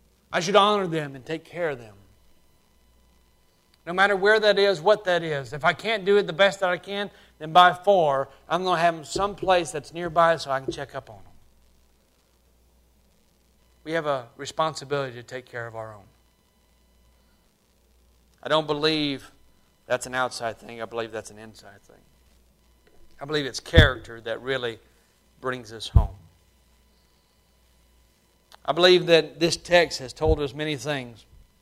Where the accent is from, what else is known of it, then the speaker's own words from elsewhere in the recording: Alabama, United States; I was raised in South Alabama and went to preaching school.